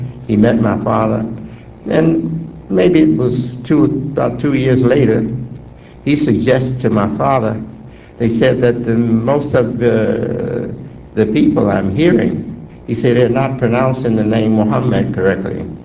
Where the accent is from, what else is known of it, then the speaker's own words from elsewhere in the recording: Hamtramck, Michigan, United States; born there; here in Detroit, city of my birth. I was born in Hamtramck, Michigan, October 30th, 1933.